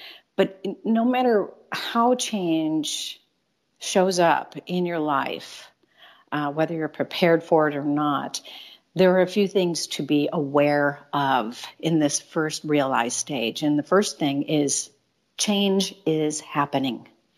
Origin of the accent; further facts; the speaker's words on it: Chicago, Illinois, United States; Which created an opportunity for me to move to back home to Chicago, which is my hometown, and kind of get back to my roots